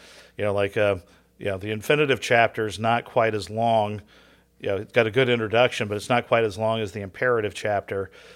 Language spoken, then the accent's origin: English; California, United States; they were my team because I grew up in Southern Cal